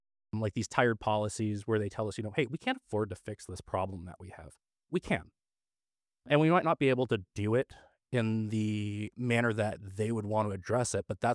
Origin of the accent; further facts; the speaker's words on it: Hamilton, Ontario, Canada; I was born and raised in Hamilton. I lived on the mountain for quite a long time.